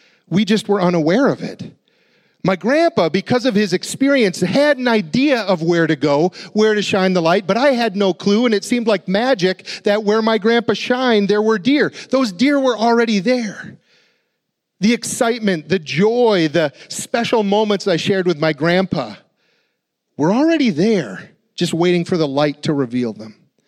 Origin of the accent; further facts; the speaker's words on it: Appleton, Wisconsin, United States; born there; I was born in Appleton, but for whatever reason